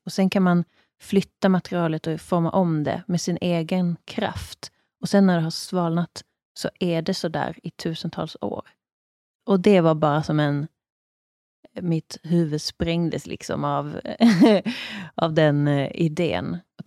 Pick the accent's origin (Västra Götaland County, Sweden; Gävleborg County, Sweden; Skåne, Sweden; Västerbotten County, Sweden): Skåne, Sweden; Brösarp; Hemma, det är ju i Skåne där jag kommer från. Brösarp.